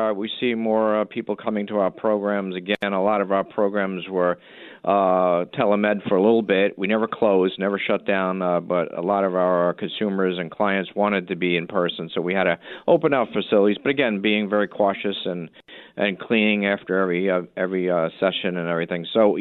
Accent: Jersey City, New Jersey, United States; born and raised in New Jersey and Jersey City

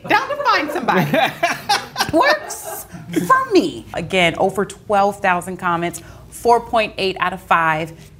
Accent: Louisiana, United States; Because I'm from Louisiana. We believe in voodoo.

